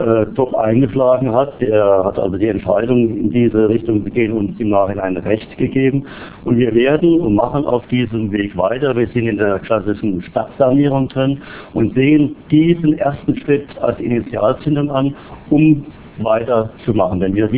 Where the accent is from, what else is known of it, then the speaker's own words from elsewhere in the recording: Hornbach, Rhineland-Palatinate, Germany; Und ich selbst in meiner Heimatgemeinde, wo ich seit rund 10 Jahren Bürgermeister bin, eine Gemeinde, die bis 93 Grenzregion war.